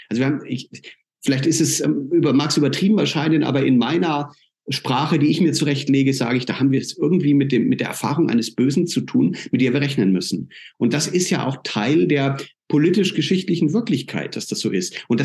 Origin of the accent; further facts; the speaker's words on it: Germany; Die westlichen Länder und mein Heimatland Deutschland ganz vorne mit dabei